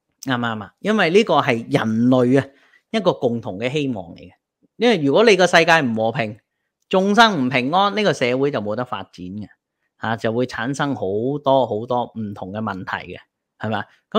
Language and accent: Cantonese; China